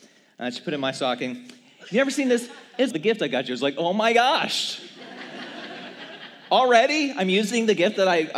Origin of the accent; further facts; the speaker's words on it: Texas, United States; Look, I know I'm a Texan, but I don't have pocket knives on me, guys.